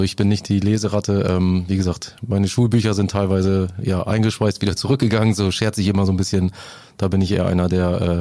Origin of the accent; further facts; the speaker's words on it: Northern Germany, Germany; als Norddeutscher ist man grundsätzlich Werder Fan. Dafür wird man geboren hier oben im Norden.